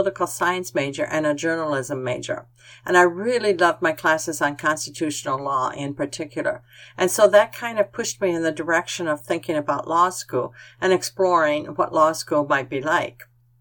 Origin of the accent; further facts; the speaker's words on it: Sioux City, Iowa, United States; now in Sioux Falls, United States; I do think my worldview has been shaped by experiences I had growing up in Sioux City. And even now, I think it's interesting, and I thought it was very interesting when I first moved to Sioux Falls